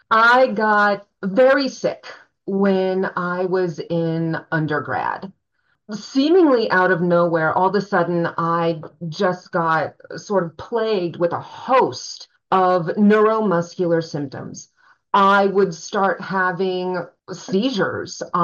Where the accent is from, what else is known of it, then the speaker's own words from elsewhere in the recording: Tucson, Arizona, United States; Tucson is definitely my hometown. I did move away and come back, lived overseas for a few stints, did graduate school elsewhere for a time.